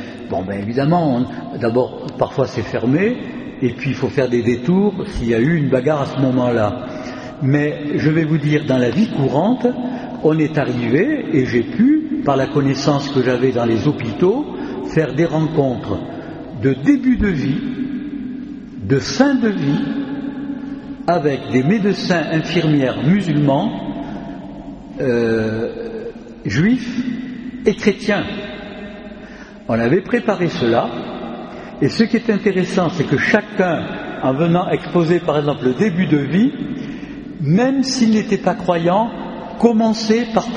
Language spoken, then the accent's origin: French; France; chez nous en France